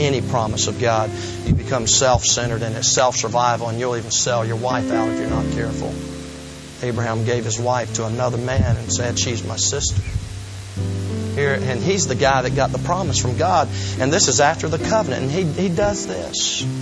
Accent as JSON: {"language": "English", "region": "Southern United States", "country": "United States", "tie": "born or raised there", "said": "Even though I was raised in the South, I'm not one of those."}